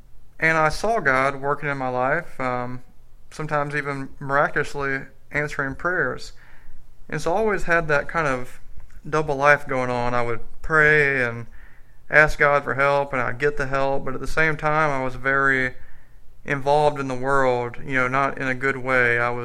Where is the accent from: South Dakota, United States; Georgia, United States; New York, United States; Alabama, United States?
Alabama, United States; Mobile; also born or lived in Houston, United States; I was born in Houston, Texas, and moved to Mobile, Alabama when I was about 4 years old, and so I was born and raised Catholic